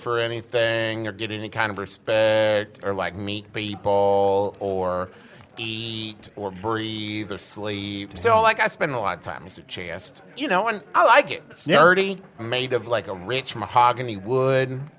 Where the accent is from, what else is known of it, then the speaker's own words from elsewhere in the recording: West Virginia, United States; You know where the two legs of the river meet? Mm-hmm. I'm from West Virginia.